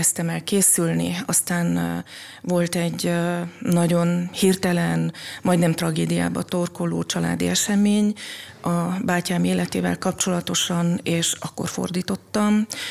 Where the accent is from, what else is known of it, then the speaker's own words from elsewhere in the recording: Săcueni, Bihor, Romania; also born or lived in Oradea; Két gyermekes családban nőttem fel, Székelyhídon, ahol ugye az ÉRTV székhelye található. Ott kezdtem ugye, pontosabban Kiskerekiben kezdtem az óvodás életemet, iskoláimat Székelyhídon, illetve majd Nagyváradon folytattam.